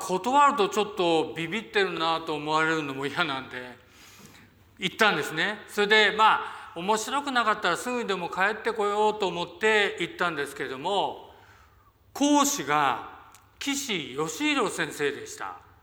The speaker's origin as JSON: {"language": "Japanese", "region": "Toyama", "country": "Japan", "tie": "born or raised there", "said": "富山、北陸は富山で生まれ育ちました。"}